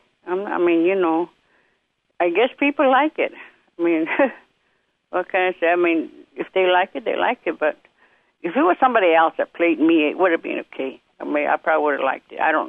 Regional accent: San Carlos, Arizona, United States; also born or lived in White River; I was born in White River, Arizona. It's a reservation up in towards the state line to New Mexico. And my aunt lived in San Carlos, and she's the one that picked me up as my mom died.

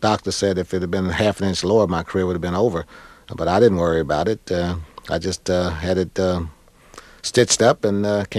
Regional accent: Oakland, California, United States; As I was growing up in Oakland, California, I certainly knew the difference in the color of my skin

